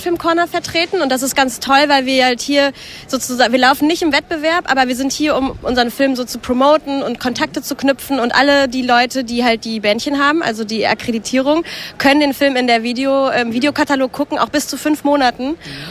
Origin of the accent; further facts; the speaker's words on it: North Rhine-Westphalia, Germany; Ich komme irgendwie aus dem Ruhrgebiet